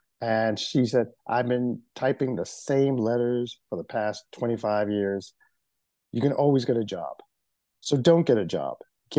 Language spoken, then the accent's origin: English; New York, United States; Well, basically, I grew up in Central Harlem. I'm a native New Yorker.